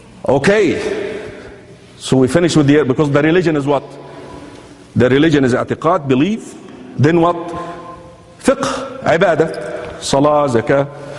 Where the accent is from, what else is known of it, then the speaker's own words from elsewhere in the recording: Egypt; You see, I'm from Egypt. Bani Israel at the time of the Pharaoh are my brothers.